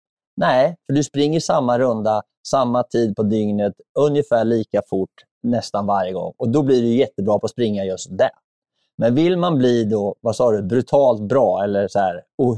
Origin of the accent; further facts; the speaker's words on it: Örebro, Örebro County, Sweden; hemma i Örebro. En riktigt dålig närking.